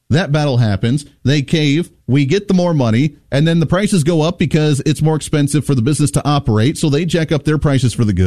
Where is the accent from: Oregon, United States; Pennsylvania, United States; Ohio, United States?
Ohio, United States; now in Wichita, United States; I grew up in the Ohio area in the Rust Belt where everybody was part of the UAW.